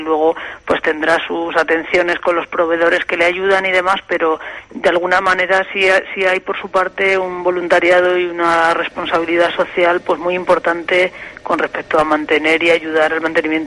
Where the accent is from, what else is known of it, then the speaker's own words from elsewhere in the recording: Galisteo, Extremadura, Spain; Sí, en Galisteo, es que yo soy de Galisteo